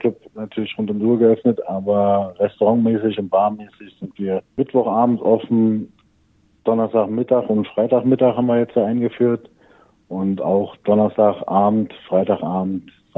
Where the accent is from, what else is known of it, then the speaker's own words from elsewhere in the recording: Berlin, Germany; now in Australia; Ich persönlich bin aus Berlin.